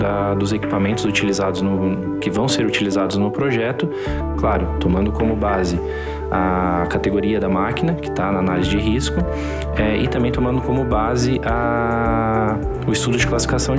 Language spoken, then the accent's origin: Portuguese; Criciúma, Santa Catarina, Brazil; Sou natural de Criciúma, Santa Catarina, né, onde resido hoje, né, no sul do Brasil, mas trabalho aí, em todas as regiões do Brasil